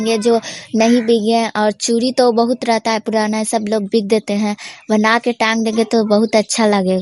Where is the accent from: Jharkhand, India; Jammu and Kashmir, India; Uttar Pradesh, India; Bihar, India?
Bihar, India; मेरा घर नगर नौसा, मेरा जिला ललंदा।